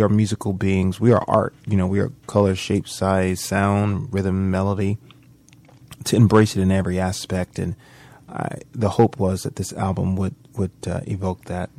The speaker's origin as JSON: {"language": "English", "town": "Manchester", "region": "Georgia", "country": "United States", "tie": "born or raised there", "said": "coming up in the southern cities of Georgia, born and raised in Manchester, but, you know, often in LaGrange and Warm Springs and all those little small towns."}